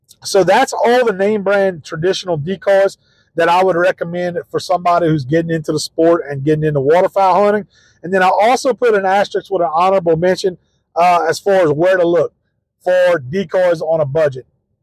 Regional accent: Louisiana, United States; Duck Commander is right here in my home state of Louisiana.

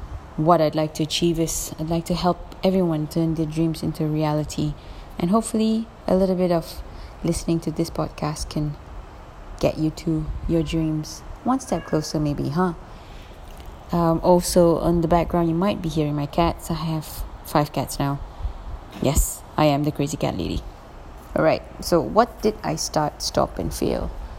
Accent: Penang, Malaysia; I'm originally from Penang. It's an amazing space. Place, island, city, and that is also where the Penang Island Jazz Festival happens at the end of every year.

